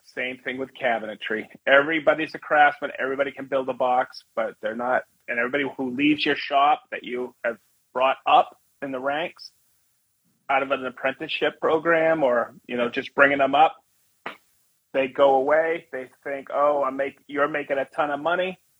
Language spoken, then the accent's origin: English; Maine, United States; Growing up in Maine, it was like everybody had a sawmill down the road, you know?